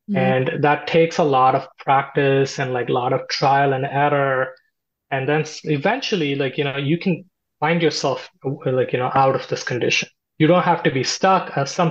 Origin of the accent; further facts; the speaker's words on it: India; English is a second language; I grew up in India and I had a fairly good life.